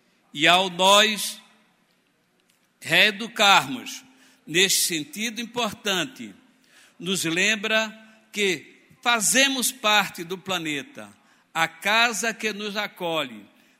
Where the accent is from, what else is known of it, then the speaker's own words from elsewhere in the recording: Pernambuco, Brazil; como pernambucano e nordestino, julgo fundamental em nossos dias